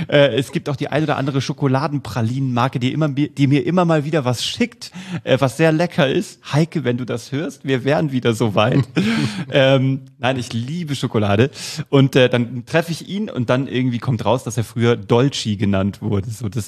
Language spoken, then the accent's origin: German; Kassel, Hesse, Germany; ich komme aus Kassel und habe früh mit der Zauberei begonnen.